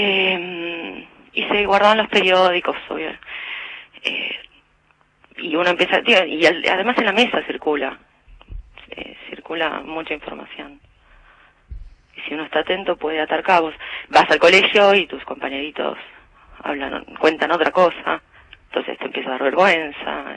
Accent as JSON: {"language": "Spanish", "region": "Salta", "country": "Argentina", "tie": "born there", "said": "yo nací en Salta, ¿no?"}